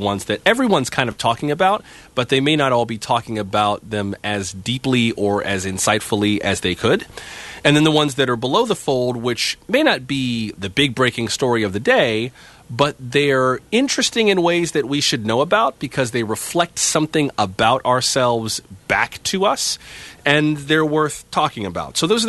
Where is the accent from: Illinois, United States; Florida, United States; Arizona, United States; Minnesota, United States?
Florida, United States; West Palm Beach; Yeah, I'm from West Palm Beach, Florida, so I got my start at what was basically my hometown station, WLRN, in Miami